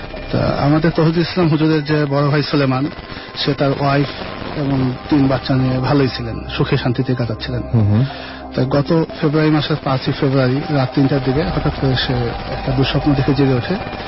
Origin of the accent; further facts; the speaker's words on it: Dhaka, Dhaka Division, Bangladesh; আমি যাত্রা বাড়ি থেকে।